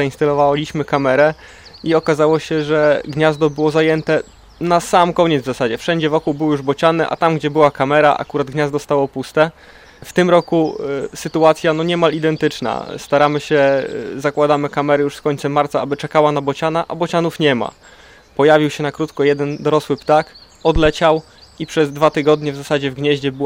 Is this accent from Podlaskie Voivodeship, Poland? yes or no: no; Gniew, Pomeranian Voivodeship, Poland; Jestem z Gniewa, pracuję w ekocentrum Heliantus w Gniewie